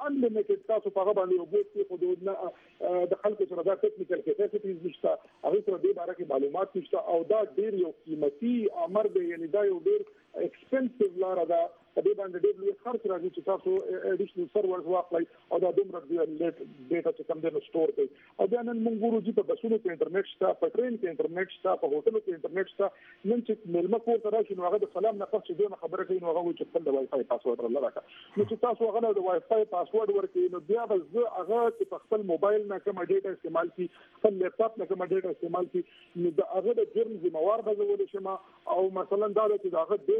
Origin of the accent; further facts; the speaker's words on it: Pakistan; یقینا موږ د پاکستان عوام یو، محب وطن عوام یو، پاکستان زموږ ملک دی، زموږ کور دی،